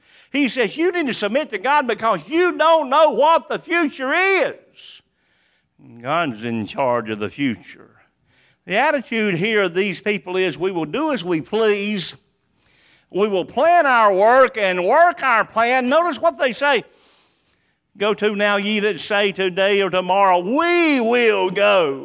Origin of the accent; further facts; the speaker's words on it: New Bern, North Carolina, United States; born there; I was born in New Bern. Pine thickets everywhere. There was woods behind our house.